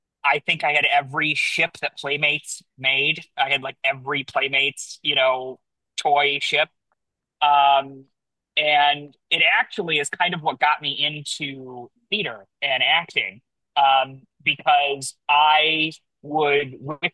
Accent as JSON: {"language": "English", "town": "Detroit", "region": "Michigan", "country": "United States", "tie": "born or raised there", "said": "I grew up in Detroit, and we had a house, a vacation house up in northern Michigan."}